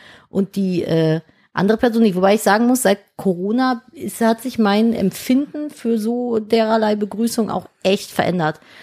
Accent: Cologne, North Rhine-Westphalia, Germany; als Kölner ist man ja sehr offenherzig im Kennenlernen neuer Leute.

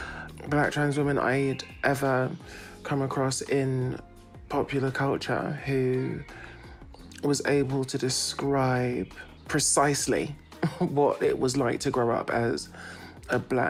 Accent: London, United Kingdom; I'm from North London. I'm Jamaican and Zimbabwean.

